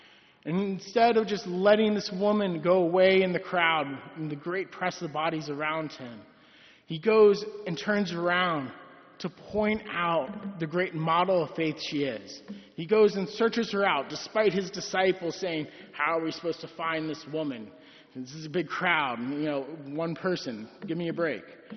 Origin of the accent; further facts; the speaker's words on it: Virginia, United States; I was born and raised here in Northern Virginia. I grew up going to St. Joe's in Herndon as a child.